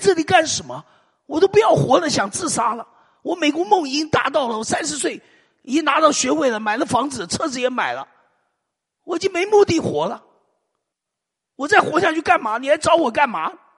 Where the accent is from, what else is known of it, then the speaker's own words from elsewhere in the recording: Taiwan; 以前中国关我什么事啊？我台湾生的呀，中国关我什么事？地理课本念过，关我啥事？我台湾人。